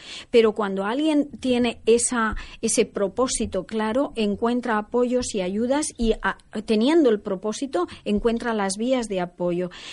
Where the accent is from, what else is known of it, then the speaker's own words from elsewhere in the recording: Mataró, Catalonia, Spain; igual que yo vengo de Mataró. En Mataró era la zona textil de la zona.